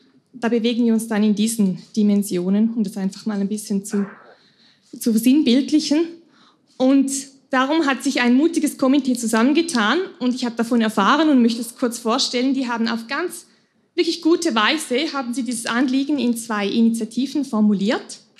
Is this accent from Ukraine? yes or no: no; Switzerland; Ist doch toll, wenn wir diese Rechte als Schweizer noch nutzen, solange wir noch können.